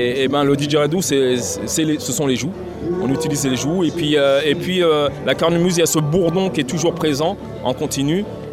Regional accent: Martinique; Voilà, je suis originaire de la Martinique.

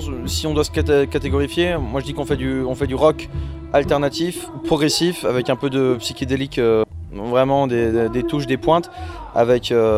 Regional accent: France; Tout en français, bien entendu, parce qu'on est français

